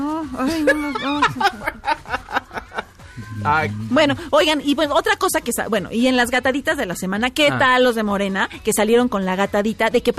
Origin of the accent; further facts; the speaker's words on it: Mexico; como los mexicanos somos inmunes a cosas con las que otros países se morirían